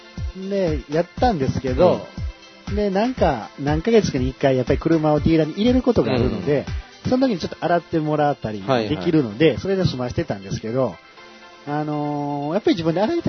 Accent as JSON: {"language": "Japanese", "region": "Osaka", "country": "Japan", "said": "大阪人としてはね。"}